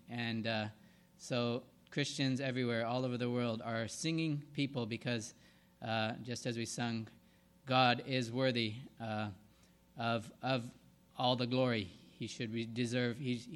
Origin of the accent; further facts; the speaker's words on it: Burundi; also born or lived in Tanzania; my wife is Gina, and we are both missionary kids. I grew up in Africa, two different countries, Burundi and Tanzania